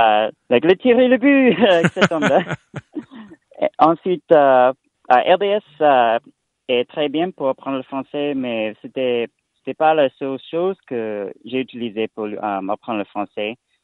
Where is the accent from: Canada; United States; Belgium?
United States; New York; French is a second language; j'ai grandi à New York, à moins de 3 heures au sud de Québec, près de la ville d'Albany.